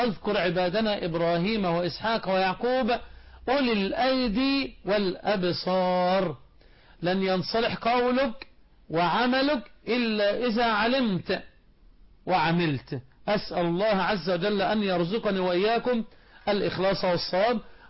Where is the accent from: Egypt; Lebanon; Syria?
Egypt